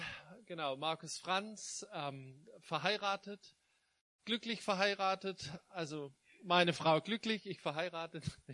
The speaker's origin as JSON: {"language": "German", "town": "Stuttgart", "region": "Baden-Württemberg", "country": "Germany", "lives_now": "Saxony, Germany", "said": "Wir kommen ursprünglich, also die Svenja und ich, wir kommen beide aus dem Stuttgarter Großraum."}